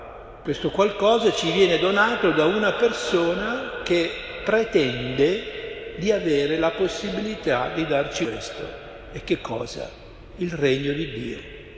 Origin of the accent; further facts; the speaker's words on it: Sicily, Italy; io l'ho visto ancora nel mio paese, in Sicilia, quando succedeva qualcosa di importante mandavano in giro uno col tamburo